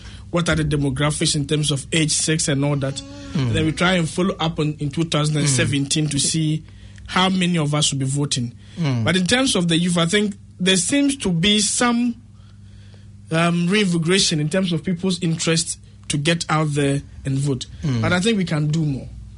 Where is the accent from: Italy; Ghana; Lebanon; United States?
Ghana; growing up in Ghana